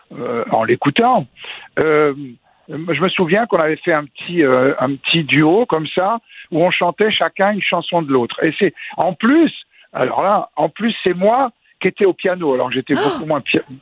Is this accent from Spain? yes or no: no; France; Oh, bah pas quand on est français.